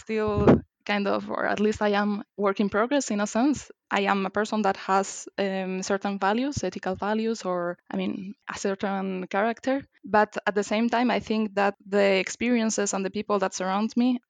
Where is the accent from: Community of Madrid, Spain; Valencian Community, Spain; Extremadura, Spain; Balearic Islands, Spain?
Community of Madrid, Spain; Madrid; English is a second language; I am 27 years old. I come from Spain, from Madrid, initially, because afterwards I moved a bit around the world.